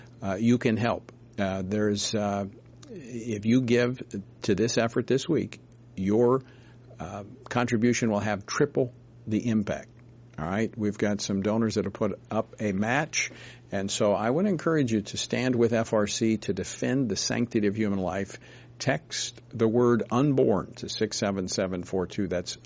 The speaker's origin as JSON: {"language": "English", "region": "Louisiana", "country": "United States", "said": "I mean, my home state of Louisiana, one of the strongest pro-life states"}